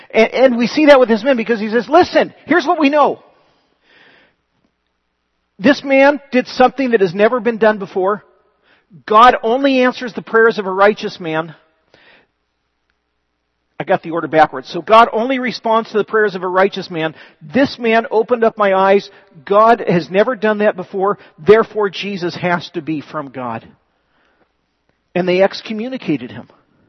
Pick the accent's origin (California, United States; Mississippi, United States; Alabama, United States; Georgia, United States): California, United States; Now, really quickly, we're from California. We should all know the answer to this.